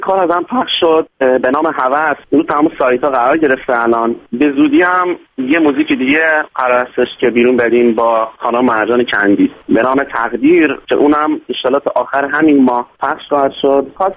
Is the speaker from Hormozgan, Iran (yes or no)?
yes; Bandar Lengeh, Hormozgan, Iran; خودم مال بندر لنگی هستش، یک از شهرهای بندر عباس